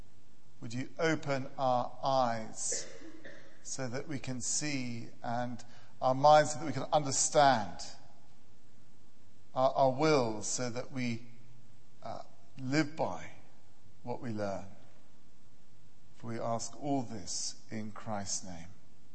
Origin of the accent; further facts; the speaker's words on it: United Kingdom; So I am British, and I have a British passport.